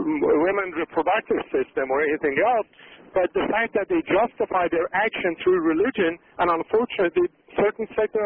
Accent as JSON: {"language": "English", "country": "Iran", "moved": "as an adult", "lives_now": "United States", "said": "I moved here from Iran 21 years ago. I'm a U.S. citizen now."}